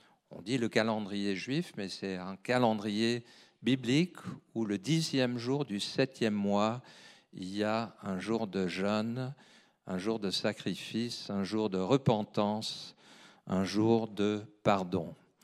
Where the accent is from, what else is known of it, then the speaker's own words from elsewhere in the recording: United Kingdom; also born or lived in Paris; now in Nyon, Switzerland; Et nous sommes devenus des Vaudois. Alors, ça fait plus de 60 ans que nous sommes britanniques et moins de 3 ans que nous sommes Vaudois. Nous sommes des jeunes Suisses.